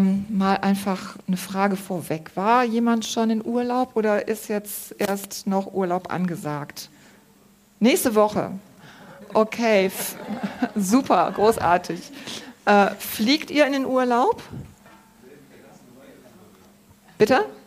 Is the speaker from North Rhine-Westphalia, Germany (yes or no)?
yes; Brühl, North Rhine-Westphalia, Germany; Ich komme aus Brühl